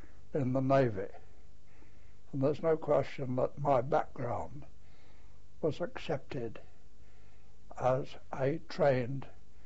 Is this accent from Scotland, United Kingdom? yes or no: no; London, United Kingdom; born there; I was born in London, in Lambeth, the borough of Lambeth, on the 29th of September, 1895.